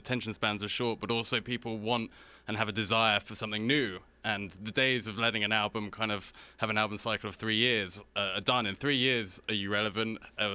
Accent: United Kingdom; but we're not complaining because we're British and we don't complain about anything.

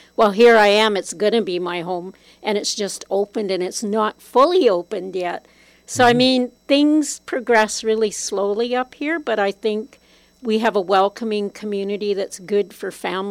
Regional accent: Manning, Alberta, Canada; now in High Level, Canada; I wanted to be close to my family, and I was raised in Manning, and I have family in Fort Vermilion. So I came to High Level as a teacher

